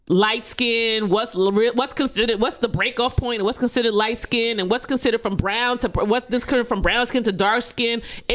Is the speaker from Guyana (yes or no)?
yes; Guyana; I'm from the Guyana, and colorism was really rampant within, you know, our culture.